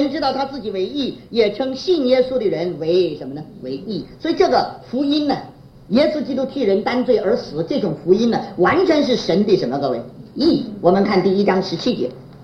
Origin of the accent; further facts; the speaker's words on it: China; 我们中国人叫老天爷了，是不是？